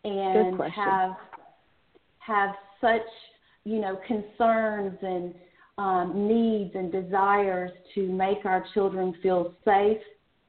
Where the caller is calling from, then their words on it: Texas, United States; I'm calling from Texas